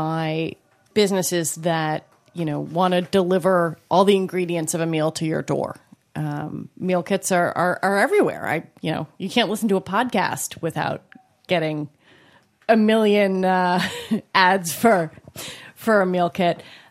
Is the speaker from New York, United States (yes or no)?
yes; New York, United States; Trust me, as a New Yorker, that's amazing.